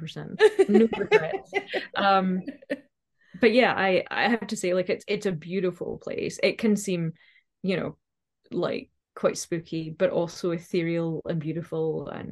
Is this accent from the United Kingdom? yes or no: yes; Scotland, United Kingdom; now in Edinburgh, United Kingdom; I've been living here for about almost 20 years now, actually. I grew up in West Lothian, and I moved to Edinburgh when I was 17.